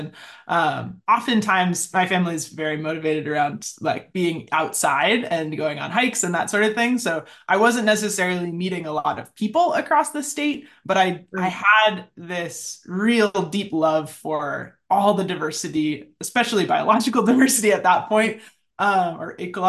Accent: Salem, Oregon, United States; I was born in Salem. My family moved to Salem right before I was born. And I grew up with a lot of peers that had that perception of Oregon

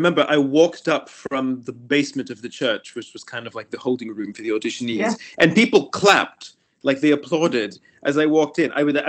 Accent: Miami, Florida, United States; And before that, being originally American, I trained in the US. I'm originally from Miami.

